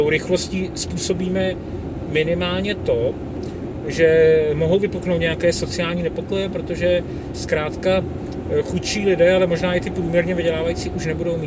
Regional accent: České Budějovice, South Bohemian Region, Czechia; now in Prague, Czechia; jsem jako rodák z Českých Budějovic, jsem vždycky říkal, nikdy nebudu do Prahy, skončil jsem v Praze.

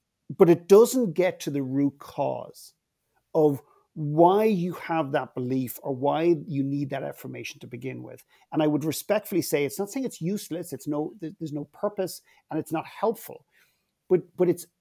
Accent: Ireland; I mean, we're the Irish are probably the best in the world at knocking ourselves and making fun of ourselves.

